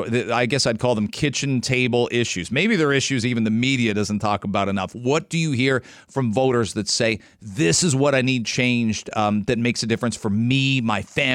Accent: London, Ontario, Canada; My hometown's in London. I see it there.

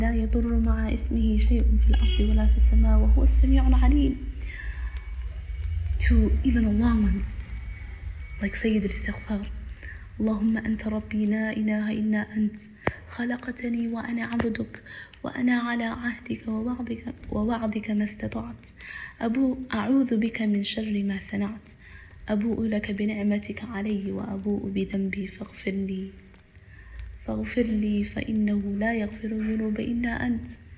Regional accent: Minnesota, United States; I'm a sister from the States, specifically Minnesota.

